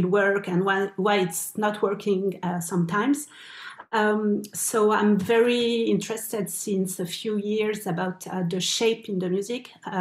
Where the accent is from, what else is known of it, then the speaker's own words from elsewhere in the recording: Paris, Île-de-France, France; I grew up in Paris in a very bourgeois area, and I was in a Catholic private school.